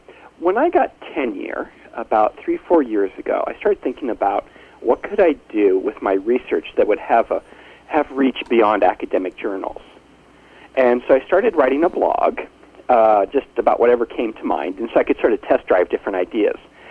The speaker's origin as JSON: {"language": "English", "region": "California", "country": "United States", "tie": "born or raised there", "said": "I grew up in California, not Wisconsin, but..."}